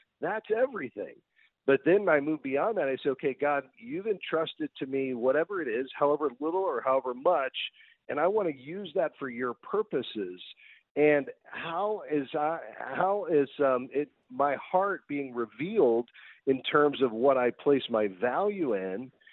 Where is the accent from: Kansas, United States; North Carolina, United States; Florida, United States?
Florida, United States; I grew up in South Florida with on the water.